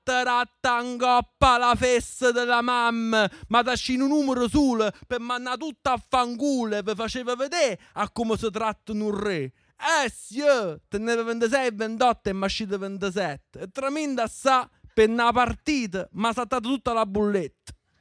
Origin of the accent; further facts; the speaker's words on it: Fondi, Lazio, Italy; accent: Fondi dialect; La poesia che leggerò adesso è nel mio dialetto fondano. Io sono di Fondi